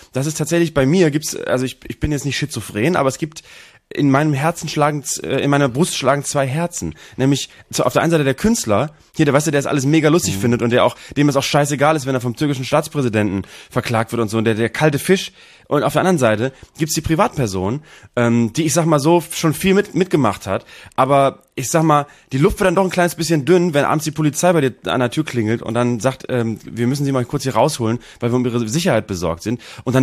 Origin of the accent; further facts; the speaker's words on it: Northern Germany, Germany; accent: Northern German; mit unserem norddeutschen Dialekt